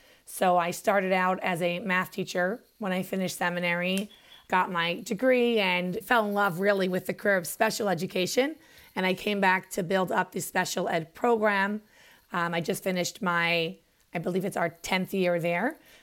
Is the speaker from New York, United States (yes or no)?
yes; New York City, New York, United States; I was born and raised in Crown Heights, which is in Brooklyn, New York.